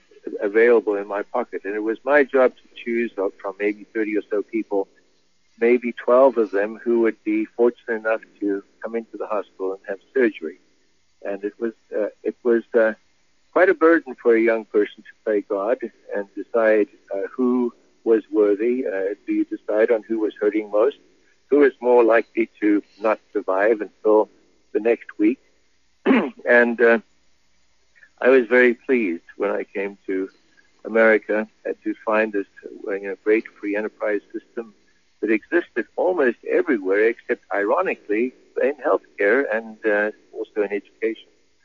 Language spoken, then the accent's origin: English; South Africa; moved away as an adult; also born or lived in England; I'm actually from South Africa, and I practiced for a while in the national health care system for South Africa